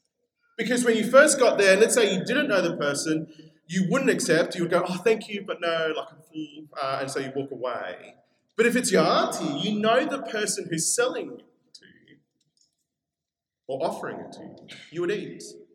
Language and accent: English; Peru; you'll know a little bit that I'm from Peru.